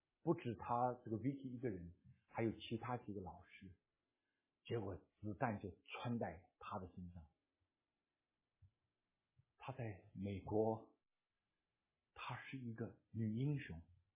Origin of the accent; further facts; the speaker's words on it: Keelung, Taiwan; 我们从小我们住了一个住在基隆哈，所以我是生在基隆鸡的笼子里面啊